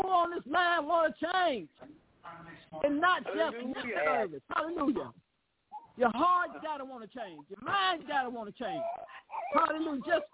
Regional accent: Arkansas, United States; I've been down here in Arkansas, which is my hometown.

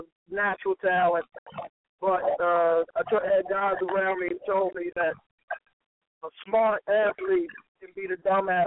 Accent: Baltimore, Maryland, United States; I'm from Baltimore, Maryland, and I started the game really, really young.

